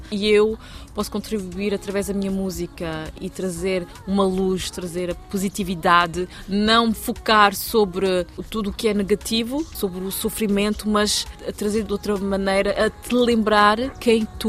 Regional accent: Luxembourg; also born or lived in Lisbon, Portugal; Eu sou de origem cabo-verdiana, nasci cá em Portugal, em Lisboa, e cresci no Luxemburgo. Em Luxemburgo somos poliglotas, né? Aprendemos várias línguas. E é o que eu sou. Eu sou uma mistura de culturas, misturas de língua.

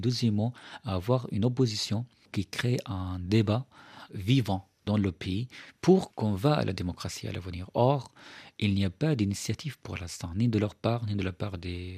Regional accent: Syria; now in France; je suis rentré en tant que Français, par exemple. Vous voyez, j'avais mes papiers français, je n'ai pas de papiers syriens. J'entre en Syrie et là, il y avait un dialogue entre le Syrien et le Français que je suis.

